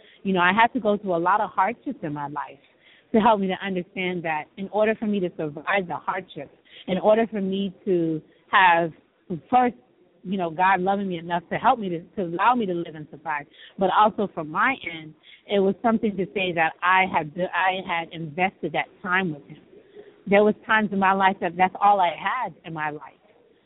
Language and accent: English; Florida, United States; And I'm from South Florida, and it's hot there, and so I wasn't expecting it to be so cold.